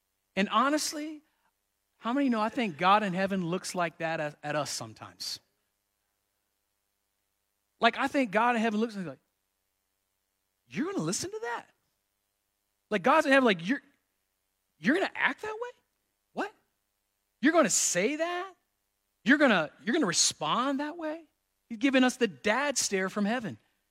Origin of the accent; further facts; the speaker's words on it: Florida, United States; I grew up in Florida, and we in Florida know about bugs.